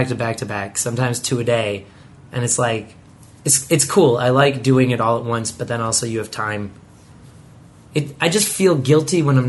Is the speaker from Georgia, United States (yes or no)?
no; Chicago, Illinois, United States; now in California, United States; And like moving to California, you know, because I'm from Chicago. I know everything. I know people there.